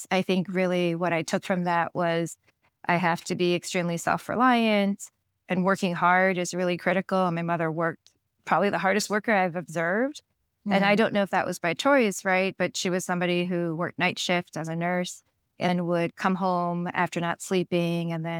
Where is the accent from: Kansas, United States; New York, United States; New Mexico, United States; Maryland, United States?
New York, United States; Really, it was when I was starting middle school that he moved to California, and I grew up in New York.